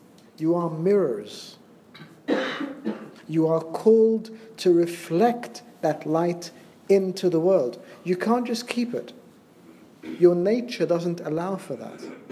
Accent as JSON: {"language": "English", "country": "Australia", "tie": "born or raised there", "said": "I grew up in Australia and I was a Sunday school student."}